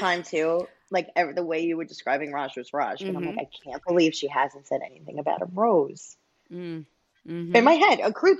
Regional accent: Staten Island, New York, United States; now in Hoboken, United States; I am originally from Staten Island, New York, and I currently live in Hoboken, New Jersey.

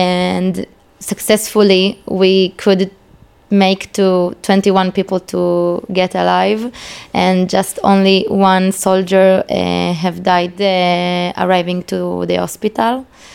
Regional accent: Beersheba, Southern District, Israel; also born or lived in Argentina; I was born in Argentina, and I made the Aliyah to Israel when I was 7 years old. And I grew up in Be'er Sheva, in the south of the country.

